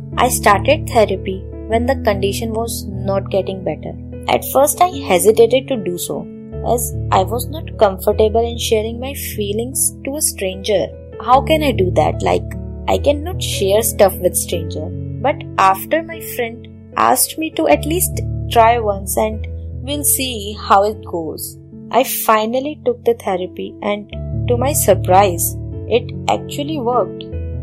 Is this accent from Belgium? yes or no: no; Delhi, India; I am from Delhi